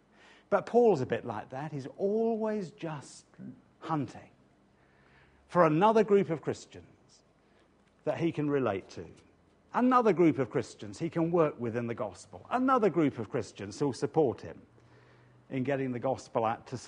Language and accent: English; England, United Kingdom; Let me just mention two, and obviously being English doesn't help.